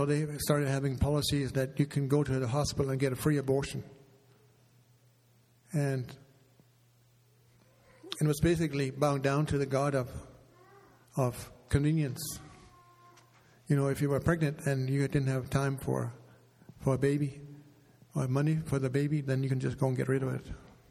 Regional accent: Denmark; English is a second language; When I grew up in Denmark, there was a very much a rebellion against any kind of institution.

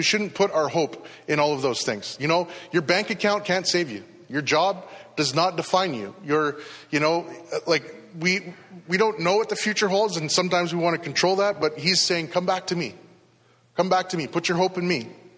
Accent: Canada; And I think as Canadian Christians that, you know, like, we've been pretty happy.

